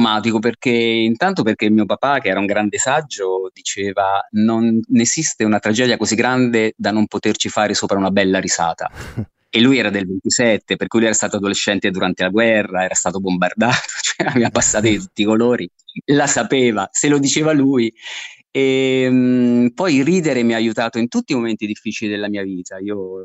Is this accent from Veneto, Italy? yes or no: no; Perugia, Umbria, Italy; born there; now in Rome, Italy; Io sono perugino di nascita, però vivo a Roma da metà della mia vita.